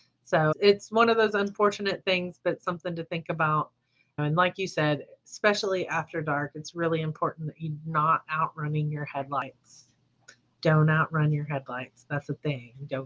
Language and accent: English; Arkansas, United States; I grew up in Southern Arkansas. I heard horror stories all the time of people hitting deer.